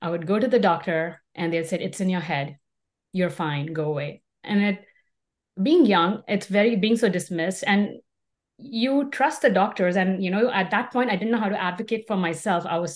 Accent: India; moved away as an adult; now in United States; I'm an Indian immigrant and I came to the US now almost 20 years ago.

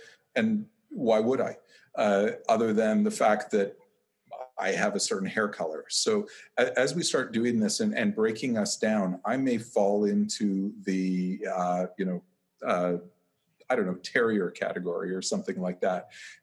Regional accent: Canada; I'm a Canadian, but I look at Fox News as kind of they're feeding their base the information that they assume their base wants to hear.

